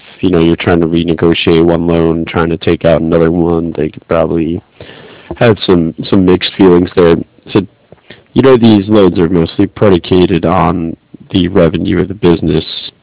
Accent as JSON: {"language": "English", "region": "New York", "country": "United States", "said": "Yeah, I'm originally from the New York area, so I'm pretty familiar with what it's like as far as winter seasons go."}